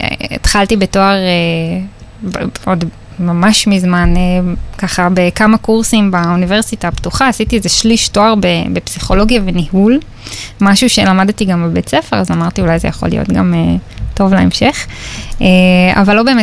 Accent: Ashdod, Southern District, Israel

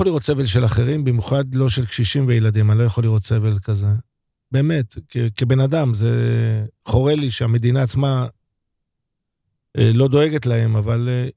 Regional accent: Bat Yam, Tel Aviv District, Israel; אני בתור ילד גדלתי, אני ספרדי, בבת ים, גדלתי בבניין שהיה לי 10 אמהות שונות, מרוקאית, תימנית.

